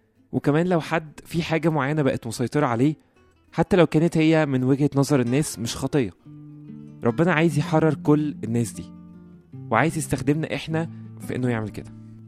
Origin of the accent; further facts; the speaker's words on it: Egypt; يعني زي مثلا عندنا في مصر في حاجات كتيرة قوي